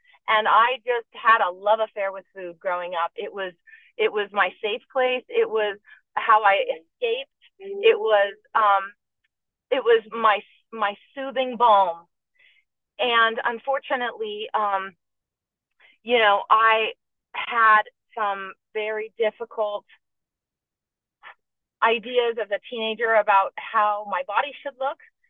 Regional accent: San Pedro, California, United States; California, which is on the coast of Los Angeles.

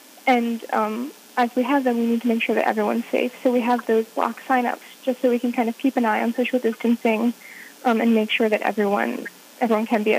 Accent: Pennsylvania, United States; central Pennsylvania, I had a hard time reconciling, you know, my love for the area and my love for my hometown, which I feel so strongly, also with my identity.

